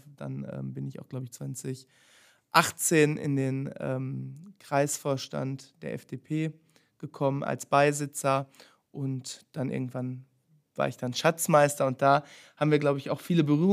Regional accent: Moers, North Rhine-Westphalia, Germany; da sind sich zumindest meine Heimatstadt Moers und Dienstlaken sehr ähnlich

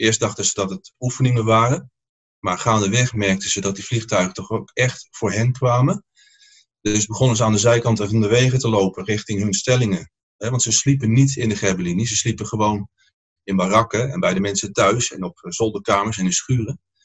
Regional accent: Utrecht, Netherlands; born there; Van 1590 is in Woudenberg, vlakbij de plaats waar ik ben geboren, is die eerste schans aangelegd.

